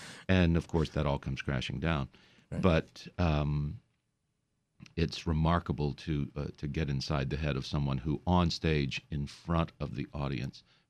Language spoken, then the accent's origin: English; Louisiana, United States; I grew up in the Bayou country and, to be able to embrace this character of Big Daddy brings back all kinds of memories of guys I saw coming into my dad's barber shop.